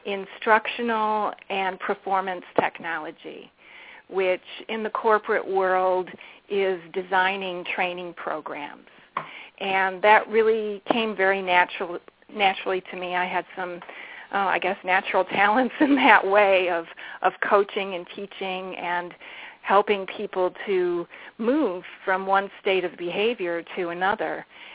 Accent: Detroit, Michigan, United States; I grew up in Detroit, Michigan, and you know, the Motor City

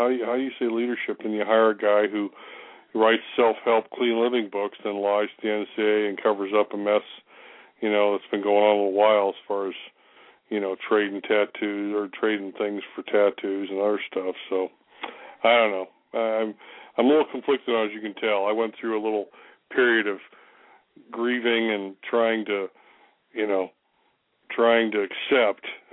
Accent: Ohio, United States; And I grew up in Ohio. I'm a Buckeye.

